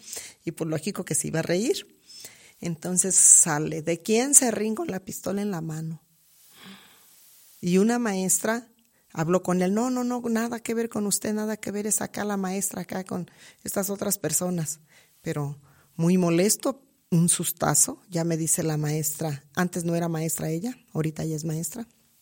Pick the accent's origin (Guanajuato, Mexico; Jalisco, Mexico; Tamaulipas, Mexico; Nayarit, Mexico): Nayarit, Mexico; Pues ya casi colindando con mi tierra.